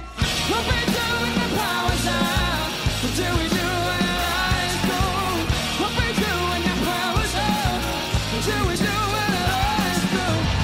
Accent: East of England, United Kingdom; We're from Essex, England.

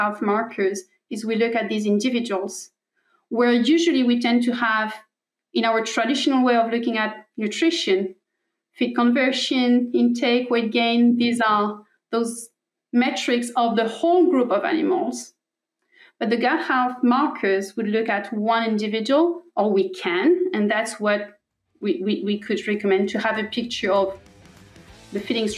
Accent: France; So I was born and raised in France. All my background has been in France.

